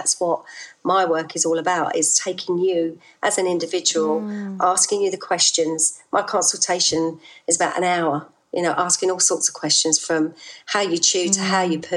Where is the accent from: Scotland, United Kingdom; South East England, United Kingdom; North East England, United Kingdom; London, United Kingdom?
London, United Kingdom; now in Norfolk, United Kingdom; I'm a Londoner, born and bred. I was brought up in Southeast London and then I moved to Norfolk 7 years ago